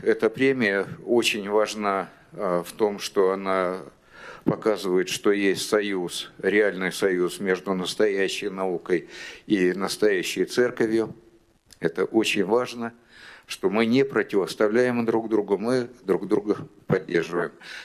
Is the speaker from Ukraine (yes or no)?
no; Siberia, Russia; Вот я из Сибири.